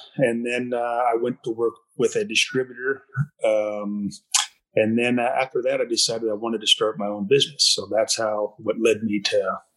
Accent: Nebraska, United States; But yeah, we're born and raised in Nebraska, and I've got a place up by Burwell now. So pretty much bred right here in Nebraska.

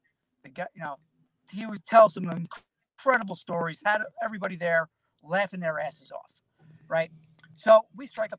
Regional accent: Catskill, New York, United States; So we meet for breakfast one morning in early July in my hometown in Catskill

